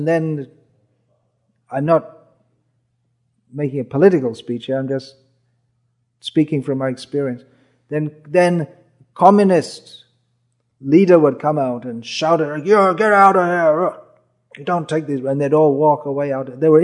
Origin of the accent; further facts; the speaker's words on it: United Kingdom; born there; Well, I was born in Britain also.